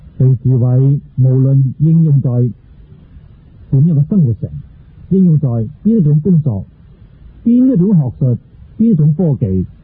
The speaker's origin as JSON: {"language": "Cantonese", "country": "China", "said": "我哋中国人懂喎，你睇我哋读《礼记》到《月令》"}